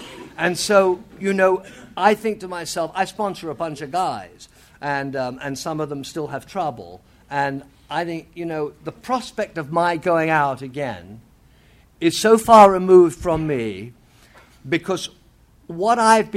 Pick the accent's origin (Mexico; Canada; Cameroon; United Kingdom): United Kingdom; England; now in Los Angeles, United States; I'm not from San Diego, and I live in Los Angeles, but I'm from England actually, and I was born during World War II.